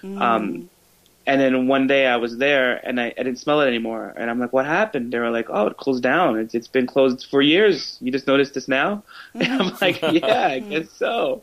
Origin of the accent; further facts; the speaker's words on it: Bronx, New York, United States; now in Queens, United States; where I grew up in the Bronx, I live in Queens now, but where I grew up over there, it's very different.